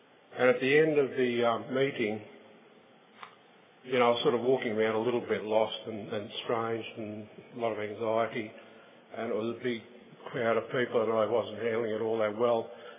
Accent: Perth, Western Australia, Australia; I'm an alcoholic and I'm also from Perth in Western Australia. In fact, I'm from the very same part of Perth as the previous speaker because we've been married for 23 years.

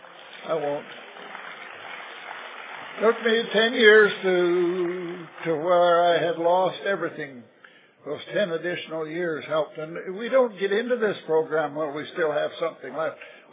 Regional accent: Vancouver, British Columbia, Canada; I came here from Vancouver with my daughter and my son, and we're thoroughly enjoying things here.

